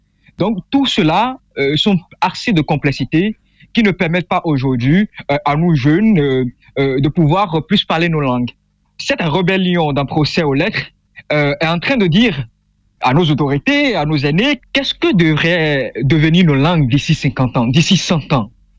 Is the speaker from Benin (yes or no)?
yes; Benin; first language Fon; French is a second language; je parle très bien, je manie très bien ma langue maternelle qui est le fongwe. Mais je maîtrise encore plus le français que ma langue maternelle.